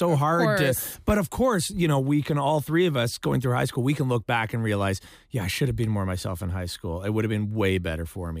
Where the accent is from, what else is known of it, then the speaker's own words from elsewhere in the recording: Ontario, Canada; When I grew up in Ontario, we actually had this.